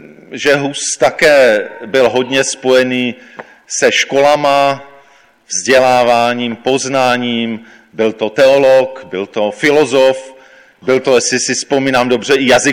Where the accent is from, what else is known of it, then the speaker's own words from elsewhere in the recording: Ostrava, Moravian-Silesian Region, Czechia; Pocházím z Ostravy, takže ze severovýchodního koutu naší republiky.